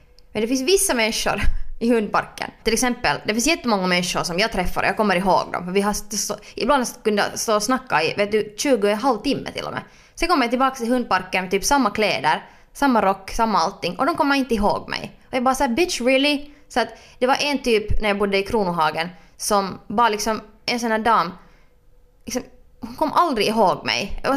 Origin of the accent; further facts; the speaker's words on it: Finland; jag är ju sen finlandssvensk.